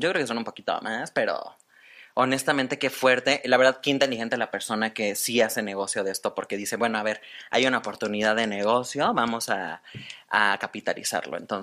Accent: Mexico City, Mexico; Fracasé como chilango.

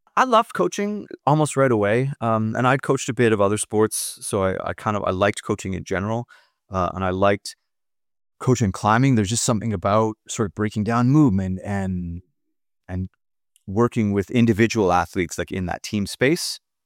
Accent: Ontario, Canada; I grew up in Ontario in Canada

